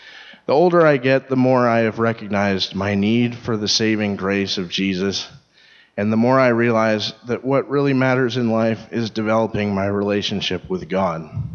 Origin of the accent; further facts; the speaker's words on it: Spokane, Washington, United States; So I grew up in Spokane